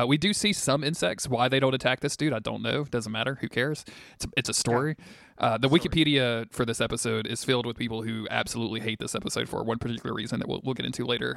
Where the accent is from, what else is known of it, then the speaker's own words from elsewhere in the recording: Louisiana, United States; I'm a podcaster from South Louisiana.